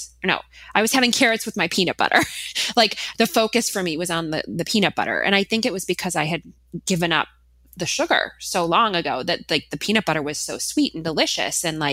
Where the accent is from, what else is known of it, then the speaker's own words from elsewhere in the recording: Minnesota, United States; I haven't, although I am from Minnesota.